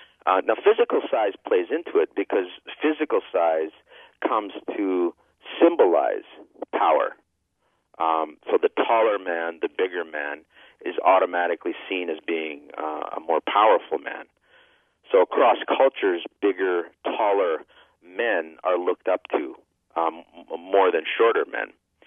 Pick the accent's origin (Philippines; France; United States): Philippines; moved away; I came from the Philippines, which was a Spanish colony and an American colony for 400 years.